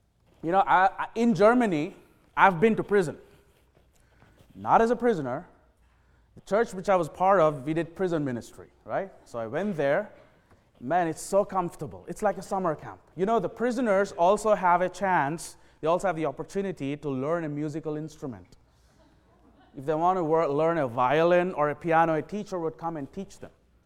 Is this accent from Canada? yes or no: no; India; I'm from India, this is a nothing burger.